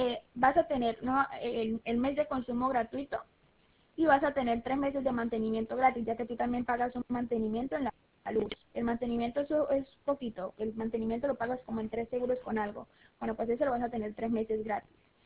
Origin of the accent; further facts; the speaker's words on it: Burjassot, Valencian Community, Spain; yo también soy de Valencia, soy de Burjasot, no sé si lo ha escuchado.